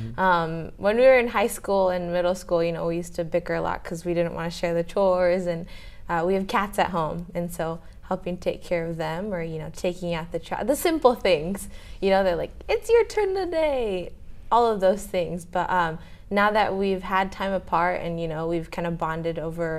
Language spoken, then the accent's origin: English; Washington, United States; also born or lived in Japan; We also lived in Okinawa for a couple years. That's where my brother was born. But after Okinawa, we moved back to America, to Washington State, and I did all of elementary school there from first to fifth grade.